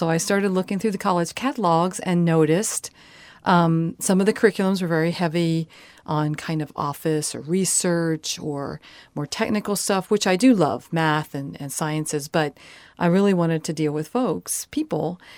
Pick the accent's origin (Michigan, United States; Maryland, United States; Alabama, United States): Maryland, United States; Baltimore; Actually, growing up in Baltimore, Maryland, I lived in the suburbs, and my family did not visit the national parks.